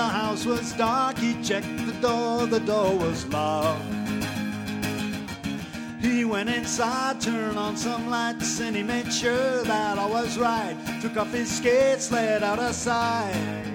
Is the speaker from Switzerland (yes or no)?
no; British Columbia, Canada; I'm from British Columbia, Canada.